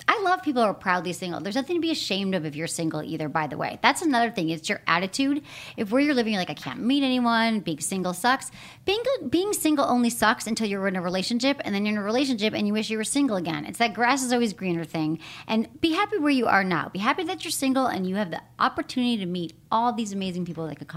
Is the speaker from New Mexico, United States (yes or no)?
no; Chicago, Illinois, United States; I'm from Chicago, but that's interesting.